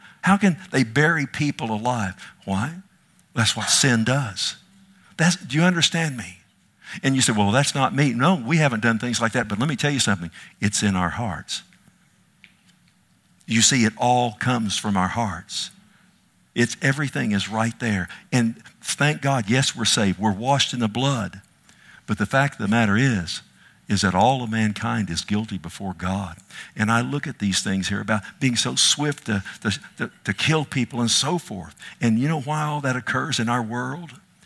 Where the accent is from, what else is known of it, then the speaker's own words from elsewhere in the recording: Texas, United States; And I was from Texas.